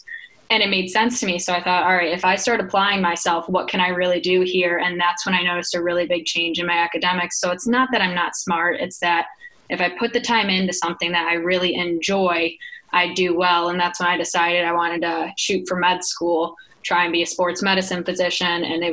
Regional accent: Michigan, United States; moved away as an adult; Well, I came all the way from Michigan. So I grew up in Michigan. I went to high school in Michigan, and I knew that I wanted to live somewhere that was much warmer than Michigan.

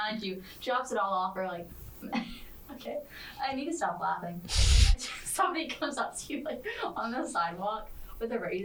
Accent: Mobile, Alabama, United States; This special place, unlike any other, the birthplace of Mardi Gras, is Mobile, Alabama. It's my hometown. I can say these things.

